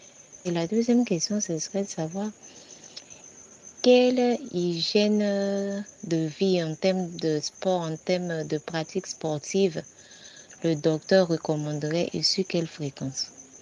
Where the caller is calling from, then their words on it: Abidjan, Côte d’Ivoire; d'Abidjan, j'ai 38 ans